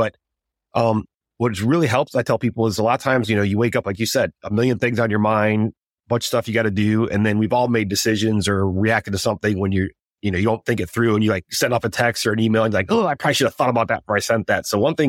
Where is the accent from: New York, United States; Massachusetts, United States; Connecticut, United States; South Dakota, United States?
South Dakota, United States; now in Dallas, United States; I grew up in South Dakota in the Midwest.